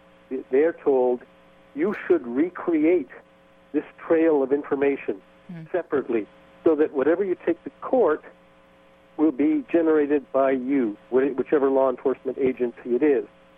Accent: Canada; You see, I'm not an American myself. I'm a Canadian.

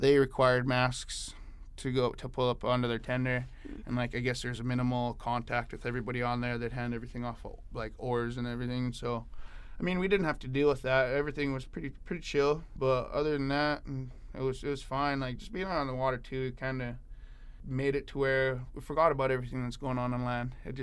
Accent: Dillingham, Alaska, United States; I was born and raised here in Dillingham.

